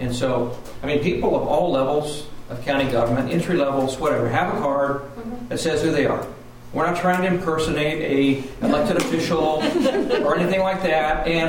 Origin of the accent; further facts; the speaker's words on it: Bakersfield, California, United States; I'm from Bakersfield.